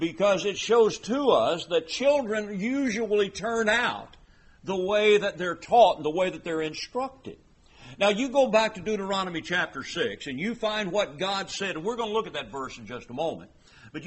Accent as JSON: {"language": "English", "town": "Berea", "region": "Kentucky", "country": "United States", "tie": "born there", "said": "I am a Kentuckian by birth. As a matter of fact, I was born in Berea, Kentucky, so I'm one of those noble Bereans."}